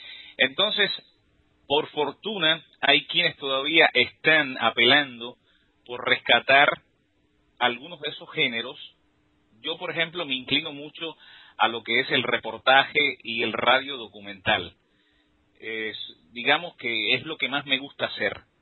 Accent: Cuba; un día descubre que yo soy cubano. Al parecer se hizo alguna referencia en el mismo programa a que yo había nacido en Cuba o que era cubano

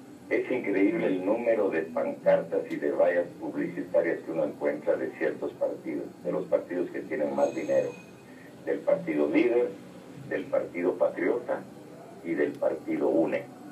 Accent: Guatemala; sino sencillamente en mi punto de vista como ciudadano guatemalteco

